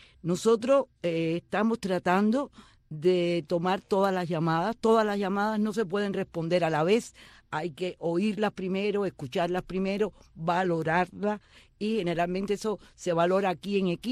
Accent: Cuba; tanto llena mis expectativas como ser humano y como cubana

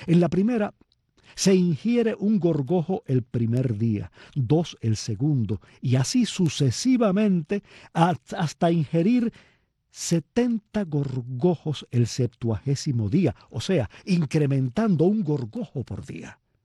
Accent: Palma Soriano, Santiago de Cuba, Cuba; Yo tengo que confesarles que no veo uno desde que era niño, cuando observaba algunas mujeres de mi pueblo, Palma Soriano

